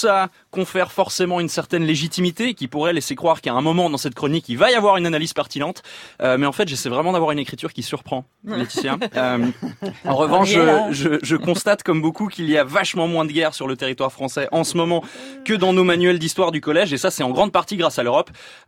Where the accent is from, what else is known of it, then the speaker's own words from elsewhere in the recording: Switzerland; Je suis suisse, mais aussi français de par mon père. Je suis né français